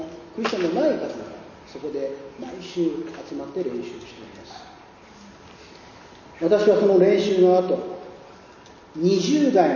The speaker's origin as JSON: {"language": "Japanese", "town": "Nagaoka", "region": "Niigata", "country": "Japan", "tie": "born or raised there", "said": "長岡、新潟県長岡市と書いてもわからない人がいるぐらいの都市です。私の故郷です。"}